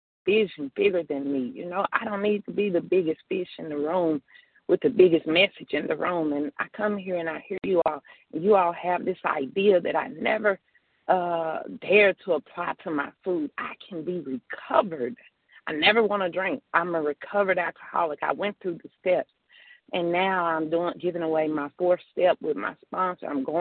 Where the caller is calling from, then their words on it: Tennessee, United States; I'm in Tennessee. … in Tennessee.